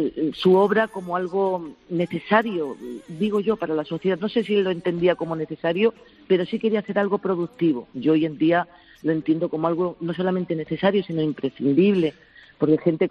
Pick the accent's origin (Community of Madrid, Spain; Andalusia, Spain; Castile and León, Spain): Andalusia, Spain; Granada; born there; yo nací en Granada, en la ciudad de los árabes